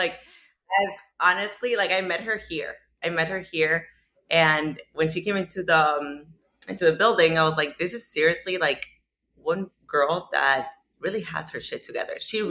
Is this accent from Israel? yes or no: no; Venezuela; now in United States; I'm from Venezuela.